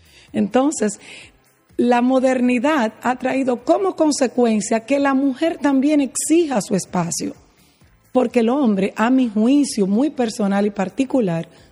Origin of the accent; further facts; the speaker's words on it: Dominican Republic; yo soy dominicana y tengo mi vida entera aquí